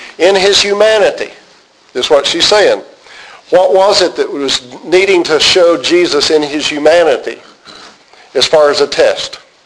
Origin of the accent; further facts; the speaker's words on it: Plainview, United States; It's that Plainview connection. That's right. We grew up in Plainview. We understand each other.